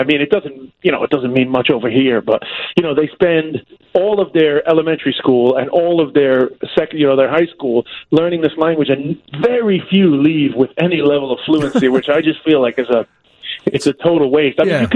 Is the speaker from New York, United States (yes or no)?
yes; Flushing, New York, United States; I'm from Flushing, Queens. I mean, that doesn't mean anything to the Chicago listeners, but it's completely Chinese nowadays, and okay. I had sort of watched that happen in my lifetime.